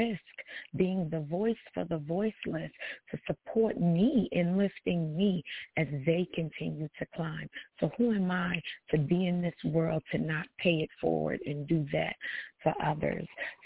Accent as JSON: {"language": "English", "town": "New York City", "region": "New York", "country": "United States", "tie": "born or raised there", "said": "For a lot of people who don't know, I was raised in Bed-Stuy, Brevoort Project."}